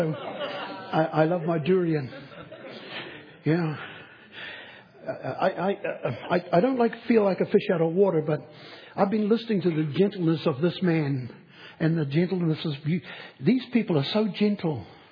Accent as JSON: {"language": "English", "country": "New Zealand", "said": "At the age of 18, the wonderful age of 18, as a Kiwi boy, I came across a little young lady who I thought was quite nice."}